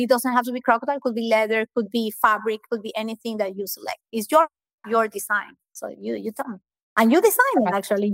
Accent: Ecuador; English is a second language; moved away; I'm from Ecuador. I live here by nobody. Everybody's in Ecuador

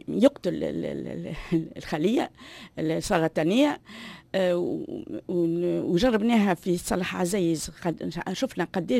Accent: Tunisia

